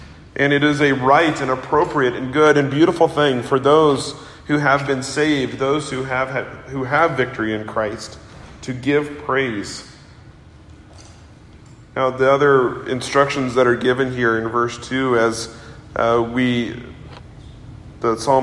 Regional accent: Kansas City, Missouri, United States; I grew up in Kansas City, and I remember when I was a child back in 1985 and the Royals winning the World Series against the St. Louis Cardinals

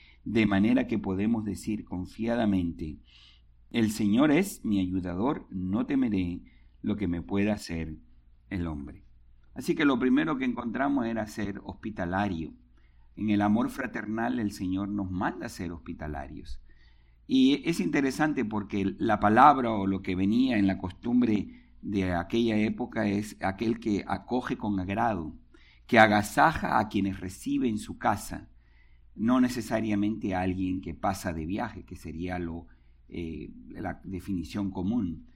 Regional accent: Lima, Peru; es como en Lima, en mi país, que no llueve

